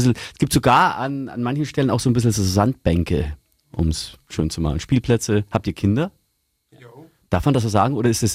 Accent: Augsburg, Bavaria, Germany; bei uns in Augsburg gibt es den Kuhsee.

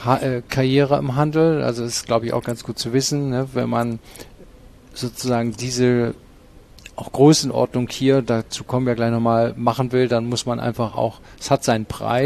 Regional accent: Cologne, North Rhine-Westphalia, Germany; Anfang der 70er Jahre, ich bin in Köln groß geworden

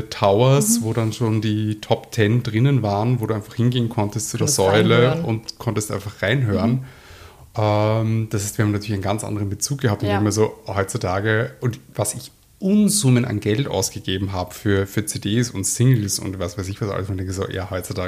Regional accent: Vienna, Austria; ich bin in Wien aufgewachsen

